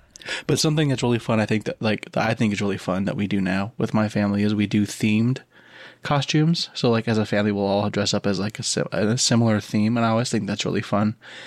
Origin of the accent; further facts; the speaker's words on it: Michigan, United States; It was similar to that growing up in Michigan because like there was definitely like the hottest it really ever got was like maybe 80 in the summer.